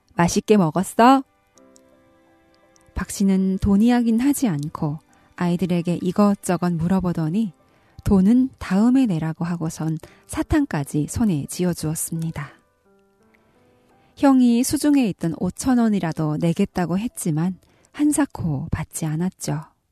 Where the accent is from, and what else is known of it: North Korea